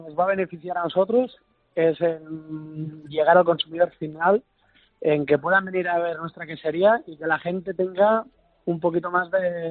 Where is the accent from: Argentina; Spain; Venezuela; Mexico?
Spain; Barcelona, Catalonia; now in Andalusia, Spain; Yo soy de Barcelona, soy catalán, sí. Y me vine aquí a Andalucía buscando la leche de cabra